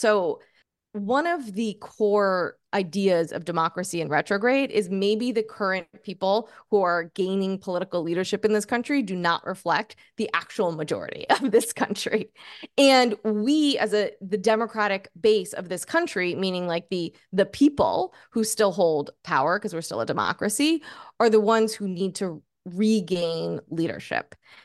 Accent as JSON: {"language": "English", "region": "Texas", "country": "United States", "tie": "born or raised there", "said": "So I grew up in Texas, and I have a lot of friends who are sort of still in the mindset of no politics at the dinner table"}